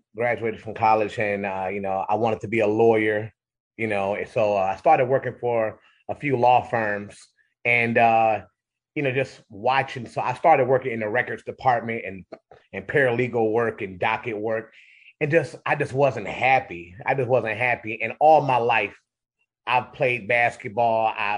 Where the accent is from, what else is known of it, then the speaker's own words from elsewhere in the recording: Cleveland Heights, Ohio, United States; just coming from, you know, just growing up in Cleveland Heights.